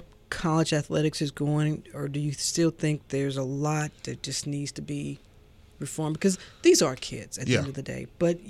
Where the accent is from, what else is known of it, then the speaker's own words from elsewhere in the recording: Missouri, United States; That's my home state.